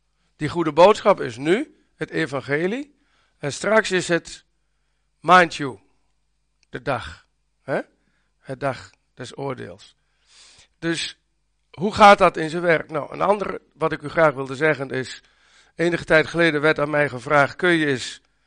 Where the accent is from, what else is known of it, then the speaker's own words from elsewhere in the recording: Oldebroek, Gelderland, Netherlands; Ik kom uit Oldebroek, dus ik spreek een wat andere taal.